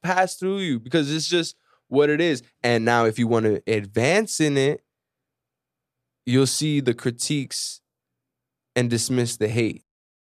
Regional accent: Venezuela; now in United States; when we first came to this country, I'm from Venezuela, right? When we first came to this country, she didn't know much English, right?

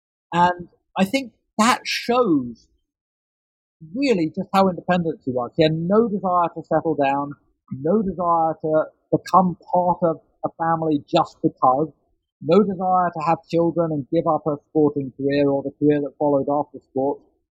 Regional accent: London, United Kingdom; when I was growing up in London in the 70s and 80s

